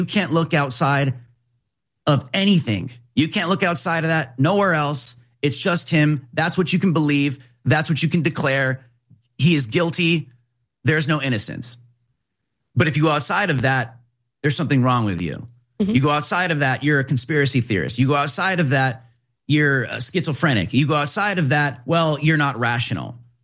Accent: California, United States; I'm from California, so I can identify this immediately.

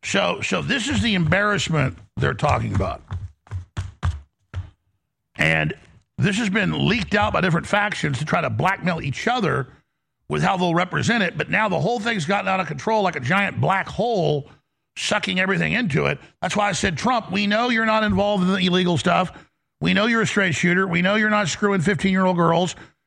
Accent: Bible Belt, United States; I grew up in the Bible Belt.

